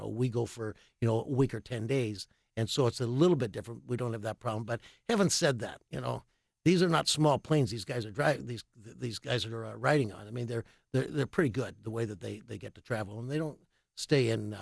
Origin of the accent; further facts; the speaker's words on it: Canada; being Canadian growing up, watching all the hockey